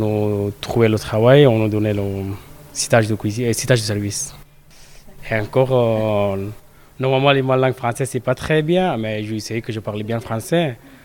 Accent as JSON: {"language": "French", "country": "Afghanistan", "second_language": "French", "moved": "yes", "lives_now": "France", "said": "je viens d'Afghanistan, depuis 2023 j'habite en France"}